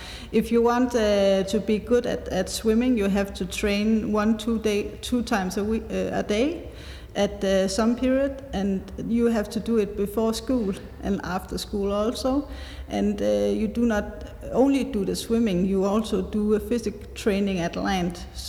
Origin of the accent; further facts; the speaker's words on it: Zealand, Denmark; as you know. I'm 34 years old, and I grew up in Zealand, Denmark, with my family.